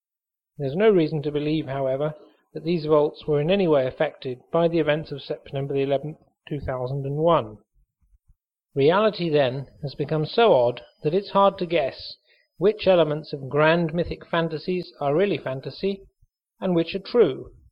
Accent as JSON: {"language": "English", "region": "New York", "country": "United States", "tie": "born or raised there", "said": "While I was growing up in New York, I would hear occasional rumors of secret gold vaults underneath the Twin Towers in Manhattan."}